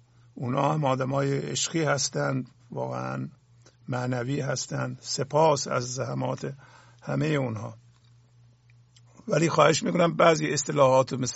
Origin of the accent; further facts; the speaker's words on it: Azerbaijan, Iran; Persian is a second language; ایرانی هستم، حالا هر زبان محلی هم داره که داشته باشه، زبان ابتدایی ما، اولیه ما، خب آذربایجان بزرگ شدیم،